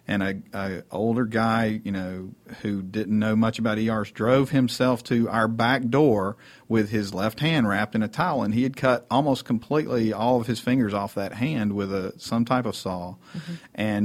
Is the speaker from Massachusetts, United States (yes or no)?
no; Atlanta, Georgia, United States; being outside of Atlanta and growing up in Atlanta, that's one of the big advantages of Atlanta